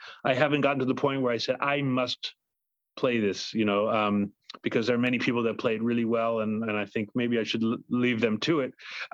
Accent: Indiana, United States; now in New York, United States; I'm, no, I live in New York, but I am a Midwesterner at heart.

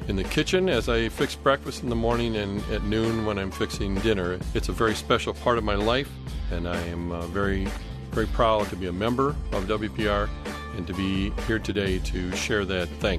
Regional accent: Janesville, Wisconsin, United States; from Janesville, Wisconsin

